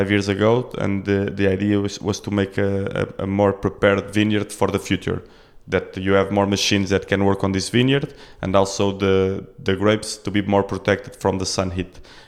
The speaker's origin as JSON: {"language": "English", "region": "Lisbon", "country": "Portugal", "lives_now": "Estremoz, Portugal", "said": "Then originally we are from Lisbon, my parents are from Lisbon, and they bought a house in the middle of Estremoz, where we live now"}